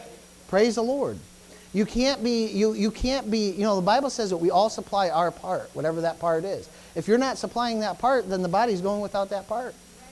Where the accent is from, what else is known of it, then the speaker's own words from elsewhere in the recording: United States; Not, you know, I'm American, but I, you know, descendants from Canada